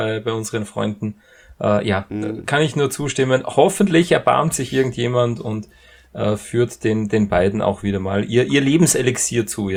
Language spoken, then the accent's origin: German; Austria; Bei uns in Österreich hat die Gastronomie wieder aufgesperrt